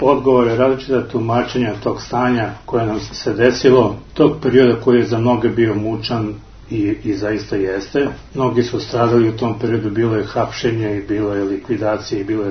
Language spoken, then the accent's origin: Serbian; Belgrade, Serbia; born there; Rođen sam u Košutnjaku, i to za vreme rata.